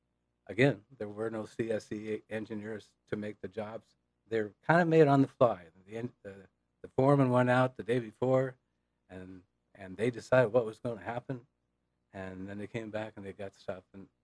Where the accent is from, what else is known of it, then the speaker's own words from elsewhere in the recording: Chelan, Washington, United States; I'm born and raised in Chelan, so I'm pretty proud of that, right?